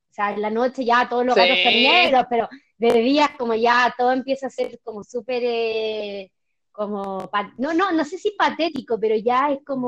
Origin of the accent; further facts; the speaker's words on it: Santiago, Santiago Metropolitan Region, Chile; nosotros somos todos de Santiago